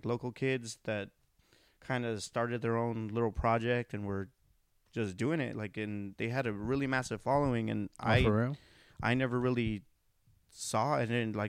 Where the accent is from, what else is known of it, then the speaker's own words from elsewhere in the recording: La Puente, California, United States; I grew up in La Puente, like the city of La Puente in like Southern California, just East LA County. Mm-hmm. It was basically a little hood in East LA County, and just went to school out there.